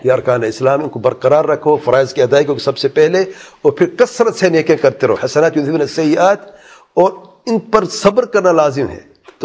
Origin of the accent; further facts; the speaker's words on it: Pakistan; اس کو پتہ نہیں تھا میں پاکستانی ہوں. تو جو دیکھا, اچھا پاکستانی, ہاتھ ملایا, میں کہ جی ہاں پاکستانی ہوں.